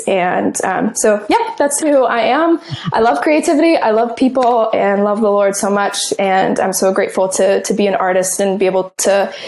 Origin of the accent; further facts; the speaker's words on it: Dearborn, Michigan, United States; Yeah, I am from the United States. I'm from Dearborn, Michigan, and I'm an artist and a songwriter